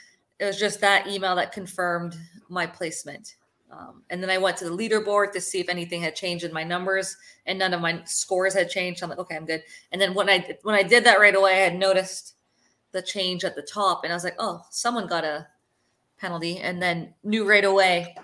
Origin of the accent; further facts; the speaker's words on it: Sarnia, Ontario, Canada; So I drove home to Sarnia, which is my hometown, right after school today.